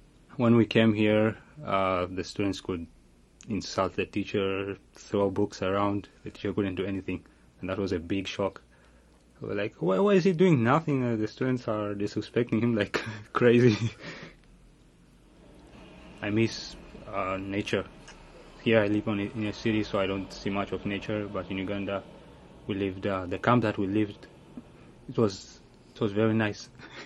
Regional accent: Ethiopia; now in Philadelphia, United States; I'm originally from Ethiopia. My parents are from two different countries, Eritrea and Ethiopia. They used to be one country, but they split at some point. And that's partly the reason for why we became refugees.

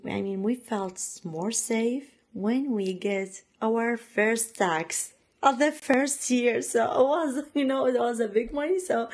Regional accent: Iraq; English is a second language; moved away as an adult; now in Pittsburgh, United States; I'm originally from Iraq. I live here. I've been here almost 6 years ago.

